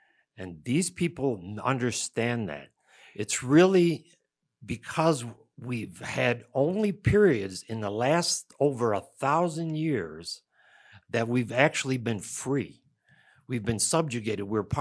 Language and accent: English; Rochester, New York, United States; born there; I was born in Rochester, New York. We had everything.